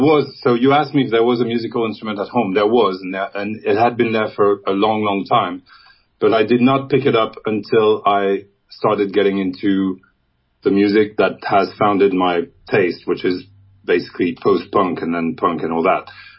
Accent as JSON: {"language": "English", "town": "Paris", "region": "Île-de-France", "country": "France", "tie": "born or raised there", "said": "I grew up in Paris."}